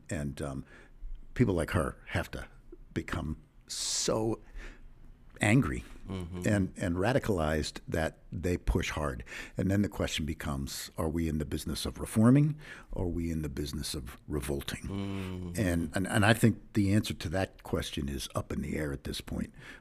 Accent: Pittsburgh, Pennsylvania, United States; But I'm a Pirate fan. I grew up in Pittsburgh.

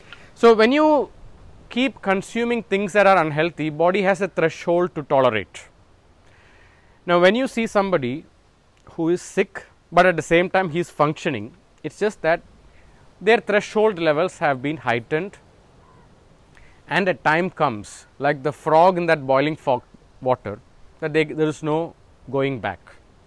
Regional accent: South India, India; I grew up in South India and we have a South Indian vegetarian dish. And this is what I have been brought up with.

